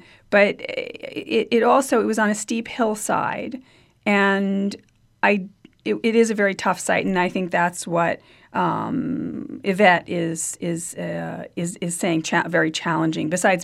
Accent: Queens, New York, United States; I'd gone to college in New York City. I grew up in Queens.

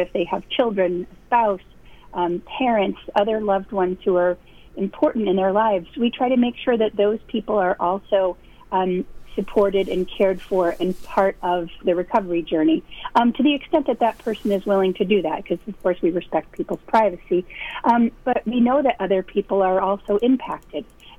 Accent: Torrington, Connecticut, United States; I grew up in Torrington, so Northwest Connecticut is very special to me, and I think it's such a special place.

